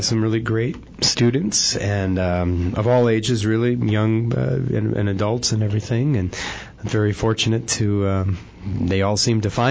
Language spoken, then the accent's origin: English; New York, United States; …, in Queens, New York. I grew up in New York.